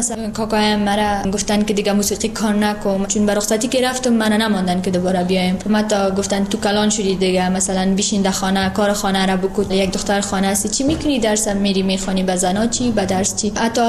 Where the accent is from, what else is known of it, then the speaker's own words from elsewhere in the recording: Afghanistan; ما از افغانستان هستیم